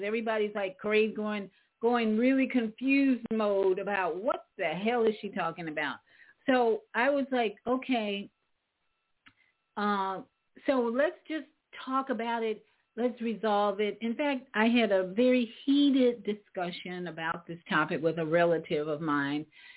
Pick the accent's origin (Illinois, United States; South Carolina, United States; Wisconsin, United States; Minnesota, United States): Illinois, United States; Chicago; Now, I grew up in Chicago, and I went to school all the way through high school.